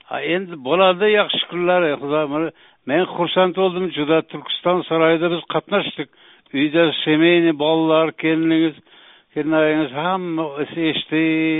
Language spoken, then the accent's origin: Uzbek; Gurlan, Khorezm Region, Uzbekistan; bizi qishlog'imiz Gurlar rayoni bog'lamida bo'lsa